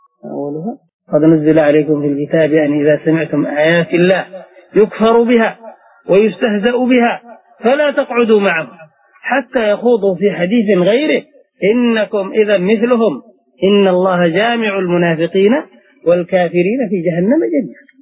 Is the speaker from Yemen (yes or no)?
yes; Yemen; يكون المصنع أو يلغى عندنا في اليمن